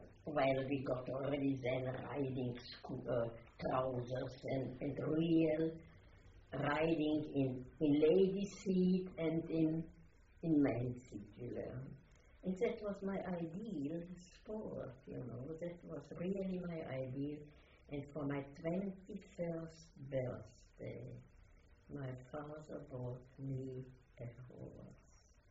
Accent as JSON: {"language": "English", "town": "Brno", "region": "South Moravian Region", "country": "Czechia", "tie": "born or raised there", "said": "my hometown was a Hungarian, Austrian factory center, a town where all the production were factories"}